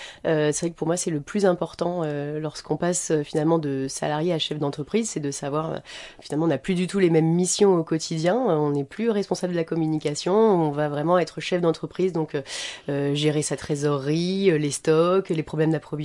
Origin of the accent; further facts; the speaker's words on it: Marseille, Provence-Alpes-Côte d'Azur, France; now in Le Havre, France; j'ai 32 ans. Je suis marseillaise d'origine et havraise d'adoption depuis 2 ans.